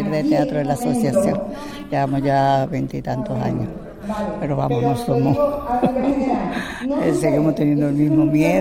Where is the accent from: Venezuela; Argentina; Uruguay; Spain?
Spain; Seville, Andalusia; Nosotros somos de Pino Montano.